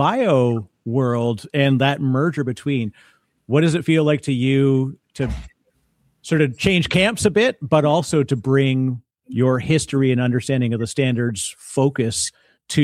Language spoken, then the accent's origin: English; Canada; one being Canadian, proud Canadian here